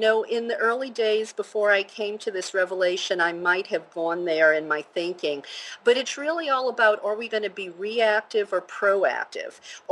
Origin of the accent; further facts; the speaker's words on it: New Orleans, Louisiana, United States; born there; I was born Catholic in New Orleans, Louisiana, in the middle of the Bible Belt, if you can believe that.